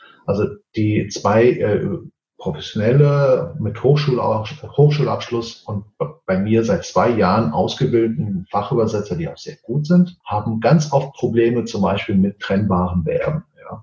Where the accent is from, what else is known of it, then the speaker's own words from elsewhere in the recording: Portugal; German is a second language; Mir bleibt ja nichts anderes übrig. Ich bin ja Portugiese.